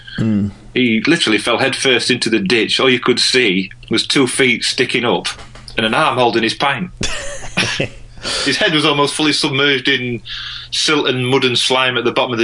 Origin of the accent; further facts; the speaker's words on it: Yorkshire and the Humber, United Kingdom; I'm from Yorkshire.